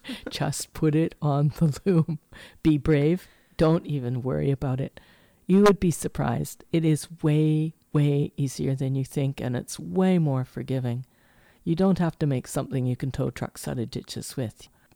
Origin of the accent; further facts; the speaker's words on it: Squamish, British Columbia, Canada; And Forks is a little town that's very similar to where I grew up in Squamish, a logging town where logging has finished and there we are.